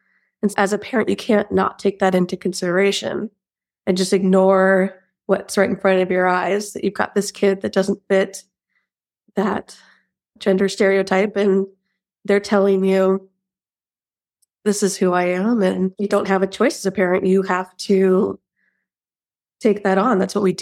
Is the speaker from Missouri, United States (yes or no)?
no; Washington, United States; moved away as an adult; now in Alaska, United States; I came to go to college back in the 90s and met an Alaskan. I'm originally from Washington State. Met my husband, and 20-something odd years later, we were happy to raise the kids here